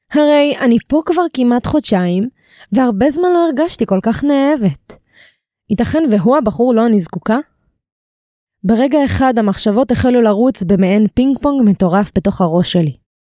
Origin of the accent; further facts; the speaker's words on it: Tel Aviv, Tel Aviv District, Israel; אמנם גדלתי בשכונות הטובות של תל אביב, אך לא ליקקתי שמנת מכפית זהב.